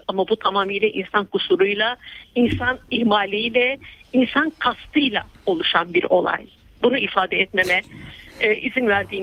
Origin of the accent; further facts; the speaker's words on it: Hatay, Turkey; ancak duyarlı bir Hataylı olarak, Hatay tarihini çok yakından bilen bir arkadaşımız olarak